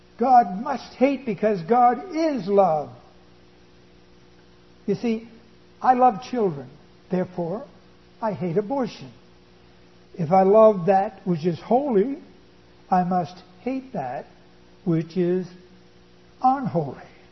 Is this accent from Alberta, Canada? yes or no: no; Pictou, Nova Scotia, Canada; If I knocked on every door in my hometown of Pictou, Nova Scotia, every one of them would say they were going to heaven.